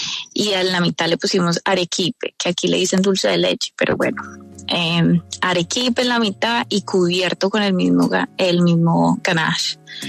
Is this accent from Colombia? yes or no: yes; Colombia; ¿Quién soy yo, colombiana, para venir a decirles a ellos